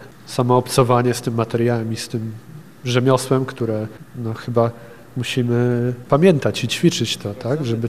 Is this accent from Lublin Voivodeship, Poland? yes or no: yes; Lublin, Lublin Voivodeship, Poland; Ja też jestem z Lublina